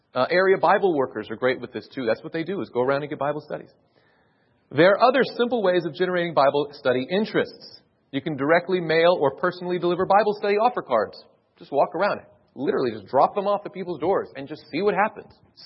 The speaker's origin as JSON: {"language": "English", "country": "United States", "said": "I was in Switzerland with him, and I was from the States"}